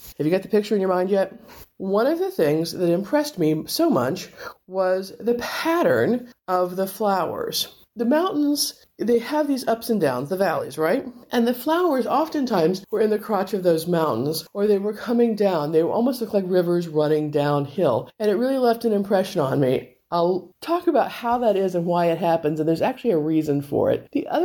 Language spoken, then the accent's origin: English; Midwest, United States; being a farmer, being a Midwesterner, being in the East Coast